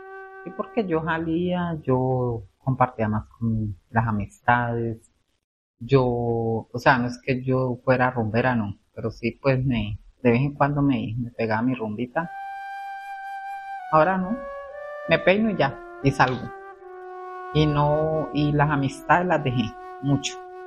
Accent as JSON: {"language": "Spanish", "town": "Cali", "region": "Valle del Cauca", "country": "Colombia", "tie": "born or raised there", "also_born_or_lived": "Buenaventura", "said": "soy de Buenaventura, vivo en Cali desde que tengo 5 años."}